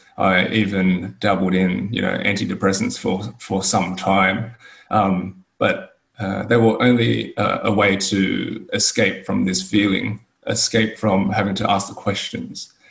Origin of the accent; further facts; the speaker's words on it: Sydney, New South Wales, Australia; I was born and raised here in Sydney, Australia. And I'm first generation Australian-born Chinese. So my parents immigrated from Hong Kong in the late 70s, early 80s.